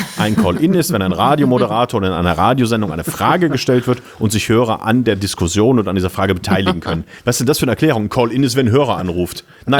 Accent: Neuss, North Rhine-Westphalia, Germany; unter anderem hier in meiner Heimatstadt als erstes in Deutschland an den Start gegangen und hier gegründet.

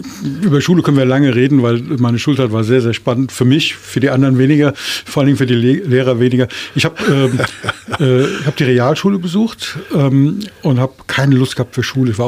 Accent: Berlin, Germany; born there; Ich bin geboren in Berlin.

